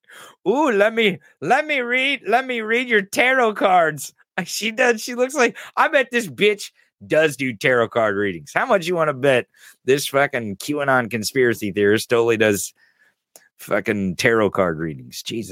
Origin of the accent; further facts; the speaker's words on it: the Ozarks, United States; Fuck, I'm white trash. I'm from the Ozarks, everybody. You don't get fucking more white trash than me.